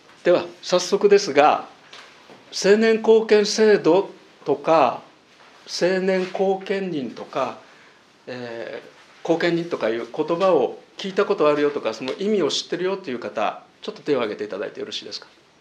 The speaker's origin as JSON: {"language": "Japanese", "region": "Kyoto", "country": "Japan", "moved": "as an adult", "lives_now": "Miyazu, Japan", "said": "私の出身は京都市なんですけれども、この丹後が気に入りまして、実は宮津に移住しまして今4年目になります。"}